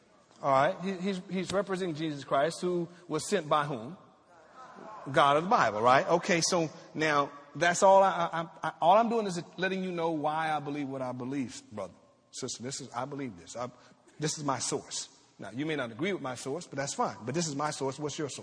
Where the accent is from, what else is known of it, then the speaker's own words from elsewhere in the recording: the South, United States; I grew up in the South. I drank out of colored fountains.